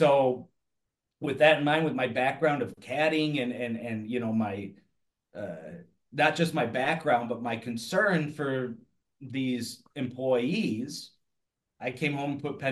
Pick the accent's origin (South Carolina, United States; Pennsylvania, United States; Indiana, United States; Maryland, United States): Indiana, United States; Valparaiso; And I'm from Valparaiso, Indiana, which is about a 35, 40-minute drive from there.